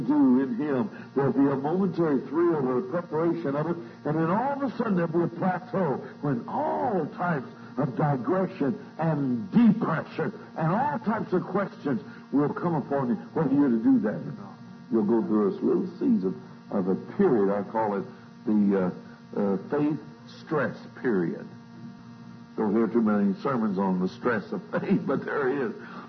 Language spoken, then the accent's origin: English; United States; now in California, United States; from the States. I live in California.